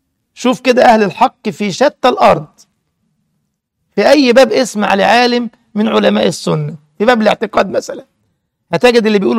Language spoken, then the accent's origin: Arabic; Egypt; يقول لك الكذب ملوش رجلين، ده مثل عندنا في مصر